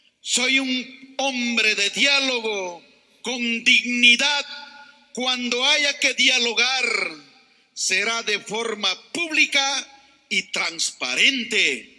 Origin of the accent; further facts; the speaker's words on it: Amazon, Ecuador; Vengo de la Amazonía, pero represento a todas las regiones de la costa, sierra y Amazonía.